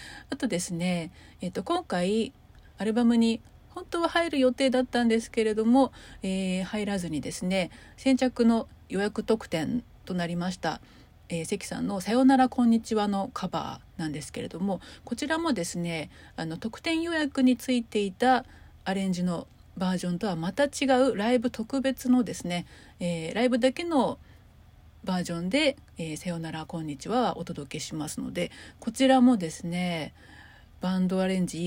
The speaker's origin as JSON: {"language": "Japanese", "region": "Toyama", "country": "Japan", "tie": "born or raised there", "said": "私の地元富山のですね"}